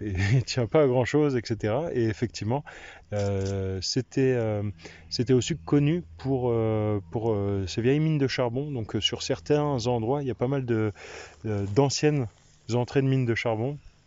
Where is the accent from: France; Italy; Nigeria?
France; Reichshoffen, Grand Est; Du nord de Strasbourg, à Reichshoffen.